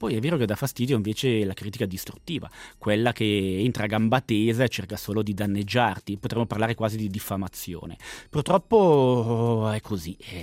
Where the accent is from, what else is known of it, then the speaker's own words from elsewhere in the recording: Graubünden, Switzerland; vengo dalla Valle Mesolcina, originario della Valle Leventina, ma nato e cresciuto allo stallo Grigioni, Grigioni italiano.